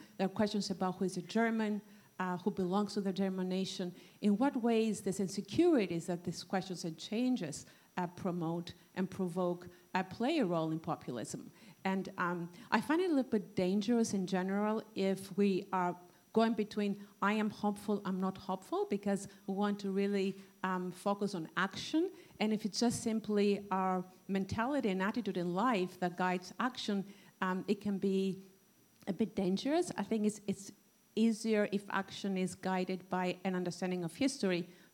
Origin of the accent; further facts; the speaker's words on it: Greece; I'm originally from Greece.